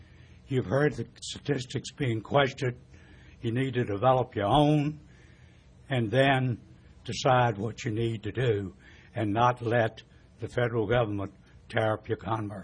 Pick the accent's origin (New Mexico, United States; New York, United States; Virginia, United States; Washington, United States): Virginia, United States; Northern Neck; I'm from Northern Neck, Virginia.